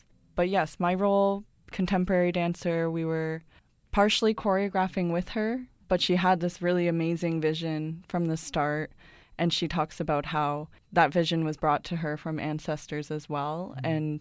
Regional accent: Munsee, Ontario, Canada; I'm from Munsee, which is in southwestern Ontario, and I'm part of the Loon Clan.

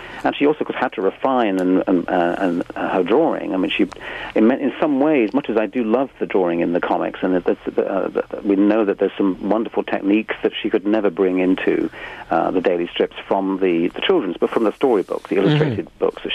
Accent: United Kingdom; as a British person speaking here

